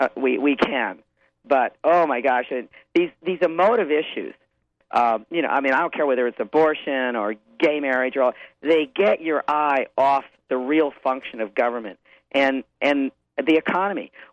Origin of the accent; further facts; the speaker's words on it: United States; As an American, I was stunned.